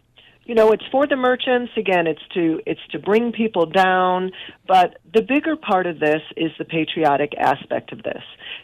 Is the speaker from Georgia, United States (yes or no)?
no; Chicago, Illinois, United States; I grew up in Chicago on Belmont and Central Park.